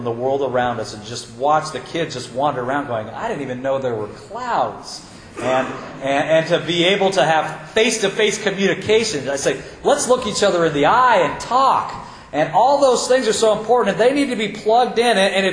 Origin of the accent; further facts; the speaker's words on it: Iowa, United States; I grew up in Iowa, and my ministry was going out and helping farmers.